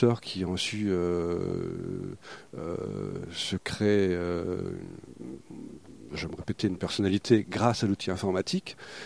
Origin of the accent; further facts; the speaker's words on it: Grand Est, France; moi, je suis de la région, je suis alsacien d'origine